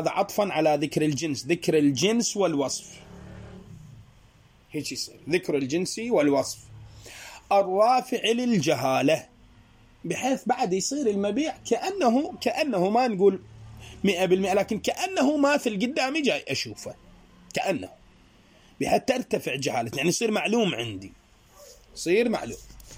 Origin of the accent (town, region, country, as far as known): Iraq